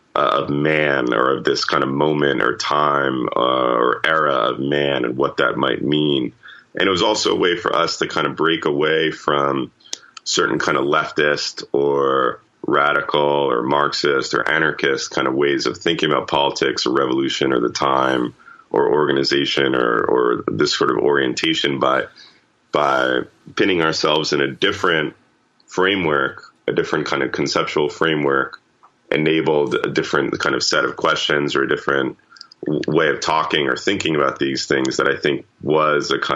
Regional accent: New York City, New York, United States; and, you know, I grew up in New York.

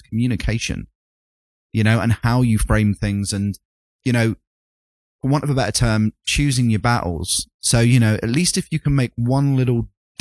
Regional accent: United Kingdom; sorry, I'm British, not

